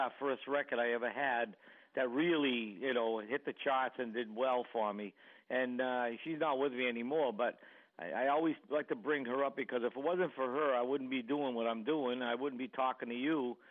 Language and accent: English; Boston, Massachusetts, United States; I come from Boston, around Boston, Massachusetts.